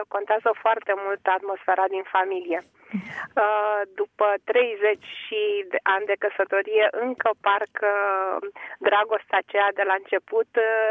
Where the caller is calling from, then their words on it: Buzău, Buzău County, Romania; de la Buzău.